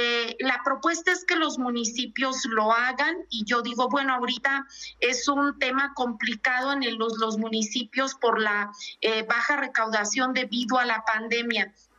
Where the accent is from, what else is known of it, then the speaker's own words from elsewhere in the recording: Baja California Sur, Mexico; soy de Baja California Sur, un lugar netamente turístico